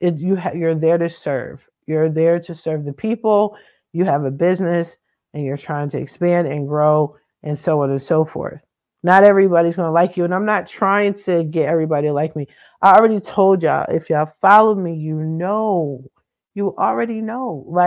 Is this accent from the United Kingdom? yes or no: no; East Coast, United States; I'm not scared of rain. I'm from the East Coast. We got winter, spring, summer, and fall.